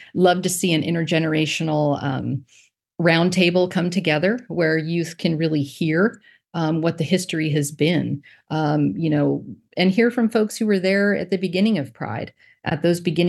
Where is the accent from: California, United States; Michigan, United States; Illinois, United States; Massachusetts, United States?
California, United States; Encinitas; I grew up in Encinitas, kind of hometown girl